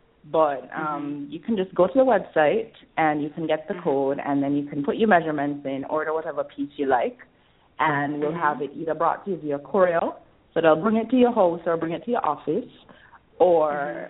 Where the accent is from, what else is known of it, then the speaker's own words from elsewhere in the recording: Jamaica; Well, I am Jamaican